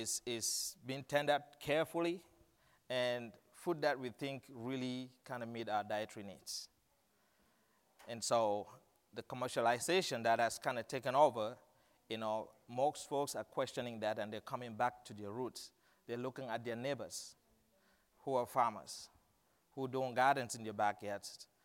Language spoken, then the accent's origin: English; Buffalo, Minnesota, United States; I come from Buffalo, Minnesota, and I have 5 beautiful kids, my beautiful wife, Janet, 4 boys, and my princess there in the middle.